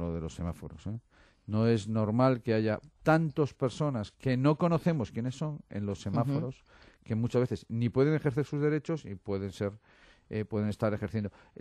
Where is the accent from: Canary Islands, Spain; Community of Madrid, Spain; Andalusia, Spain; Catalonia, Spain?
Community of Madrid, Spain; Madrid; De Madrid, a Malasaña, que es mi pueblo.